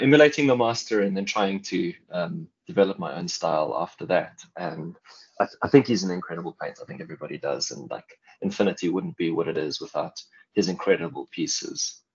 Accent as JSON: {"language": "English", "town": "Johannesburg", "region": "Gauteng", "country": "South Africa", "said": "I'm from Johannesburg in South Africa."}